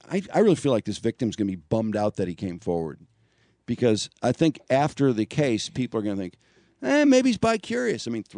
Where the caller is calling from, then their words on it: Detroit, Michigan, United States; We're calling from Detroit.